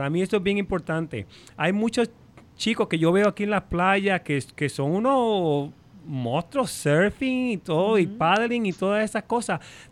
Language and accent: Spanish; Puerto Rico; now in United States; Yo soy puertorriqueño. O sea, yo vivo en los Estados Unidos... porque vivo en los Estados Unidos, pero yo soy puertorriqueño, yo me crié en Puerto Rico, yo viví en Puerto Rico, estudié en la Yupi, Gallitos